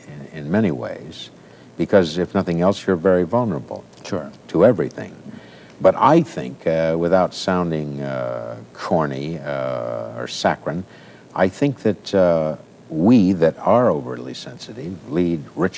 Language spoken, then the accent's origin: English; Ohio, United States; born there; My father was born in Ohio. I was born in Ohio.